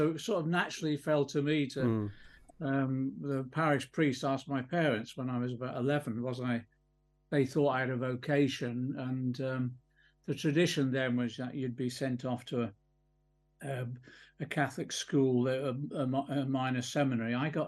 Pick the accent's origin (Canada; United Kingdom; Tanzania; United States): United Kingdom; Liverpool, North West England; born there; moved away; I was born in Liverpool. Irish Catholic family, very traditional Irish Catholic family. And then we moved south.